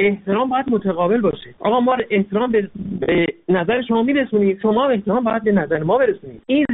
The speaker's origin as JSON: {"language": "Persian", "country": "Iran", "said": "ما ایرانی هستیم مثل شما"}